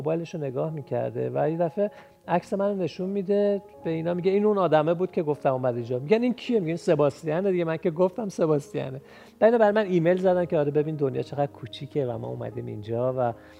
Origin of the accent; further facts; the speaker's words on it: Iran; وقتی که فهمیده که ما ایرانیم